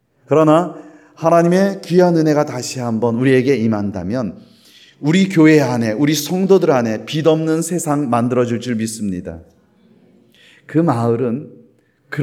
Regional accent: Gangwon, South Korea; born there; 저도 강원도 태생인데

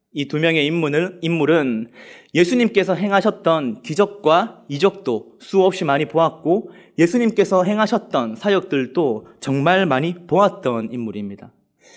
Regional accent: Pohang, North Gyeongsang, South Korea; 아버지와 저는 고향 땅인 포항에 있었습니다. 저는 포항 사람입니다. 포항에서 이게 나고 자랐기에 저는 포항에 있었고

